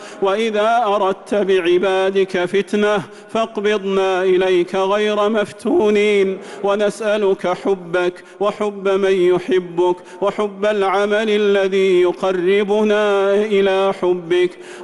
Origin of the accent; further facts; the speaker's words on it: Saudi Arabia; اللهم احفظ بلادنا المملكة العربية السعودية